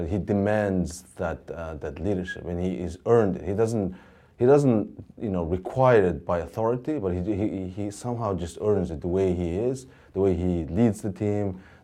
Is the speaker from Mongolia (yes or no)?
yes; Mongolia; moved away as an adult; now in United States; That's when I came to US to study. I'm originally from Mongolia. And when I came in 94